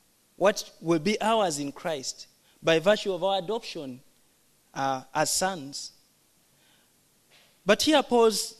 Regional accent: Uganda; Maybe it's the sun, because the sun in my country is very hot. I come from Uganda. It's quite hot.

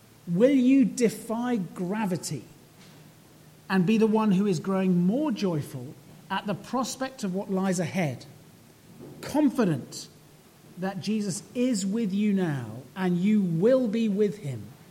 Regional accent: United Kingdom; You may not be, because we're British, shouting and dancing

